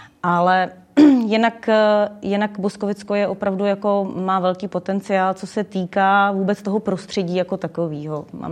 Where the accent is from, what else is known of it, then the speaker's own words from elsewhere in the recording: Most, Ústí nad Labem Region, Czechia; Pocházím ze severních Čech, já jsem se narodila v Mostě a moje celá rodina vlastně buď v západních Čechách nebo v severních Čechách působí, jak jsem zmínila, už jsem z té pedagogické rodiny.